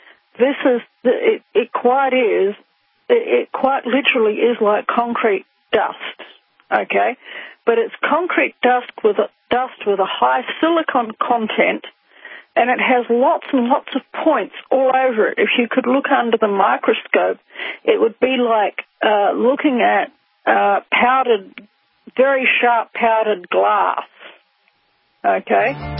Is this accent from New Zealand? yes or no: yes; Rotorua, Bay of Plenty, New Zealand; I grew up in Rotorua in New Zealand, inside a volcanic caldera of the Yellowstone type.